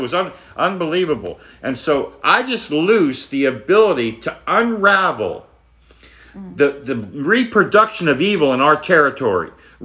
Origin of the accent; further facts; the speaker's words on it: New Jersey, United States; Now, we did this because we're from New Jersey.